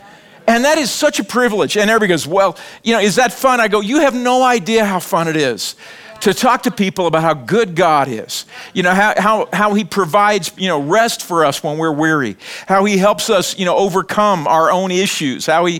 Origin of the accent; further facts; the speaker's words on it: Bible Belt, United States; I grew up in the Bible Belt. Church people annoyed me.